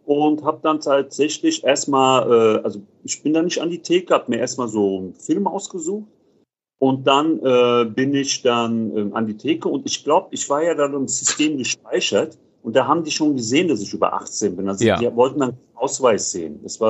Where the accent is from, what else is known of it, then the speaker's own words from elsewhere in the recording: Offenbach am Main, Hesse, Germany; Aber ich bin ja auch in Offenbach aufgewachsen